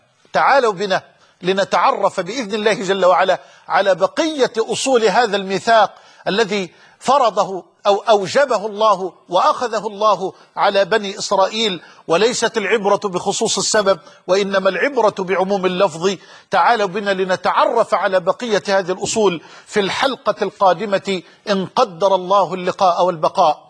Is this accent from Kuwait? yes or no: no; Egypt; وأسأله أن ينزل على بلدنا مصر من رحماته وبركاته